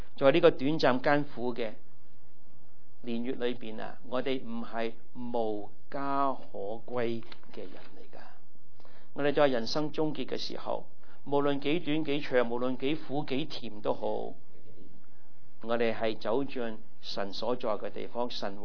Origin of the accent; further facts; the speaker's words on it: Philadelphia, Pennsylvania, United States; 我在费城长大的，我父母葬在费城的，我下个月我回去拜山的